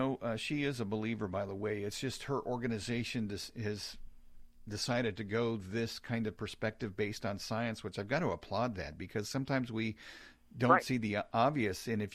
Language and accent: English; Missouri, United States; Let's go to Robert in my home state, Missouri, and St. Louis.